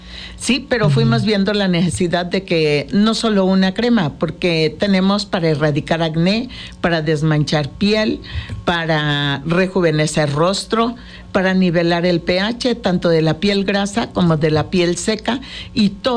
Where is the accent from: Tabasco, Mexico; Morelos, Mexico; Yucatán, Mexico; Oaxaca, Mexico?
Morelos, Mexico; Cuautla; born there; Porque todos nosotros nacimos en Cuautla, sí. Mis hermanos y yo. Mi papá pues era de Jonacatepec, también Morelos.